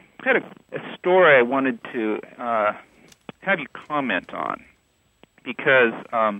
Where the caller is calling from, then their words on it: Dallas, Texas, United States; I'm calling from Dallas, Texas.